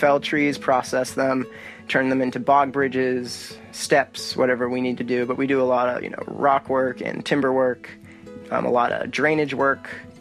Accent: New Hampshire, United States; Well, I grew up in the White Mountains. My father was a backcountry ranger for many years, so that's why my family moved up here.

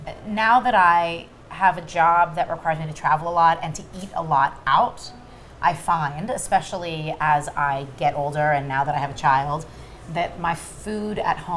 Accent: Toronto, Ontario, Canada; Growing up in Toronto, there was a place from as far back as I can remember

